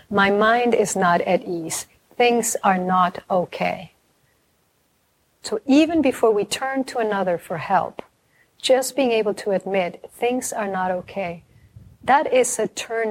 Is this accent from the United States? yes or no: no; Mexico; just a Mexican family, and I'm from Mexico.